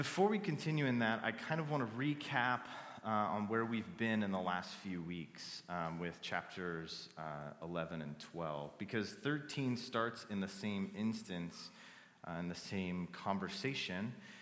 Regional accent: Las Vegas, Nevada, United States; I was born and raised in Las Vegas, which for some people is like a huge deal, and for other people, they don't really care.

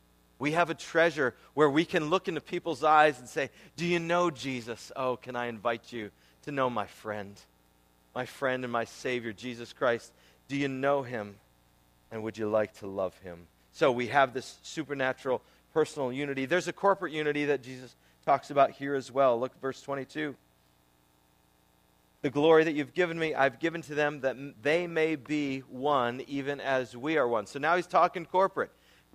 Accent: New England, United States; I was raised in New England.

